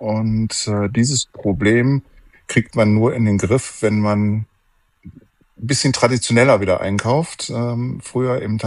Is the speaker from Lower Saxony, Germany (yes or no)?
no; Aachen, North Rhine-Westphalia, Germany; bin viel durch die Gegend gezogen und irgendwann wollte ich da bleiben, wo ich herkomme, nämlich in Aachen.